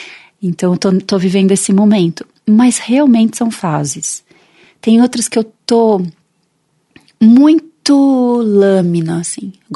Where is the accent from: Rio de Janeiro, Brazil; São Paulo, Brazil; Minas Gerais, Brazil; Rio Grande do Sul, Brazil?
São Paulo, Brazil; Bragança Paulista; Eu morava em Bragança, né? Eu sou de Bragança Paulista.